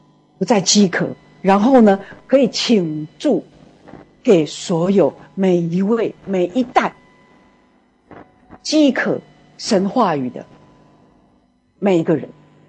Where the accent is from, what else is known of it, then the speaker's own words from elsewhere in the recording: China; 妥拉不是历史的记载，史记，像我们中国人的史记一样，不是的